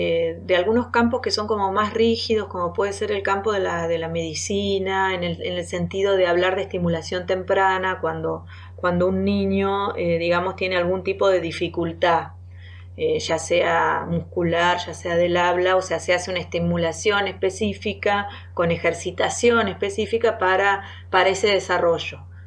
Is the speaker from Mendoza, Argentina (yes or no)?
no; Coronel Dorrego, Buenos Aires Province, Argentina; born there; now in Cutral Có, Argentina; Nací en Coronel Dorrego, provincia de Buenos Aires, y desde el año 95 estoy radicada acá en la provincia de Neuquén, en la ciudad de Cutralcó.